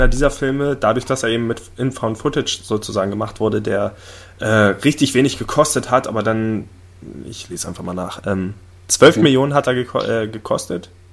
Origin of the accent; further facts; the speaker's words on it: Cottbus, Brandenburg, Germany; also mit meiner Heimatstadt Cottbus gibt es eigentlich nur einen Film